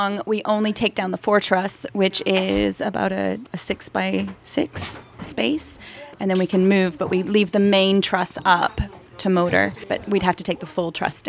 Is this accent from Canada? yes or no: yes; Alberta, Canada; moved away as an adult; now in London, United Kingdom; I am an aerialist, and I work and live in London, UK. I was raised in Alberta, moved to England when I was about 25